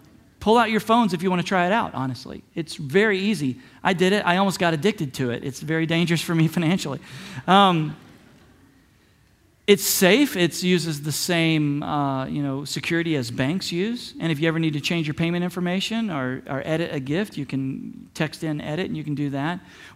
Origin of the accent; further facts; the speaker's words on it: the South, United States; Now, I was raised Southern Baptist in the South, okay?